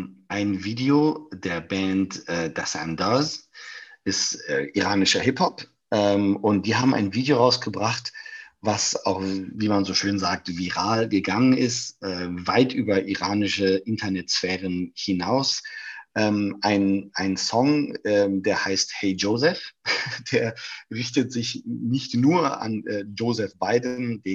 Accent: Düsseldorf, North Rhine-Westphalia, Germany; du wärst im schönen Nachbarort meiner Heimatstadt Düsseldorf, nämlich in Köln

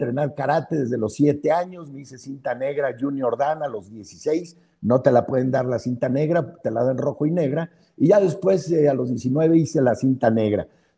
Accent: Guadalajara, Jalisco, Mexico; born there; Mi mamá era alemana de Wiesbaden, Alemania. Yo nací en Guadalajara, Jalisco. Mi papá era de Luis Moya, Zacatecas.

